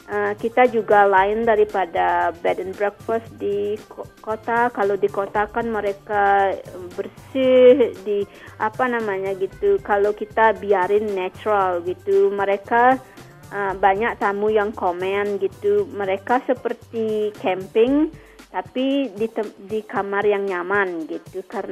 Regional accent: Tabanan, Bali, Indonesia; now in United States; Dari Tabanan, tapi galerinya di Ubud. Saya tinggal di Ubud.

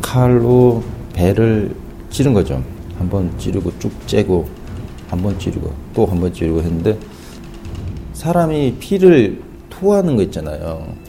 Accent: North Korea; 북한에서 왔는데 좀 너무 배고파서

